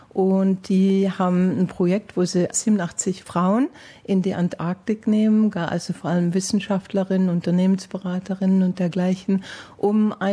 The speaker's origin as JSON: {"language": "German", "town": "Konstanz", "region": "Baden-Württemberg", "country": "Germany", "accent": "Swabian", "lives_now": "Australia", "said": "Ich komme aus Konstanz am Bodensee."}